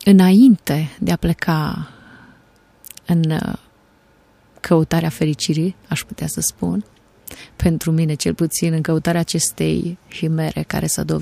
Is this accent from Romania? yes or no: yes; Reșița, Caraș-Severin, Romania; Eu sunt din Reșița și am mers la Biserica Cezarea din Reșița, biserica cea penticostală din Reșița.